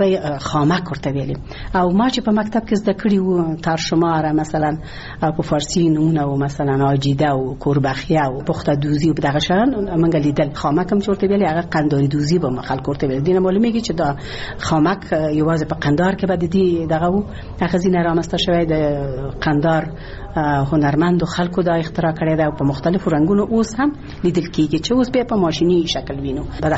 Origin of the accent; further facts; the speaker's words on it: Ghazni, Afghanistan; born there; زه په غزنی کې زیږیدلې ما او د غزنی خلک مې لیدلې دي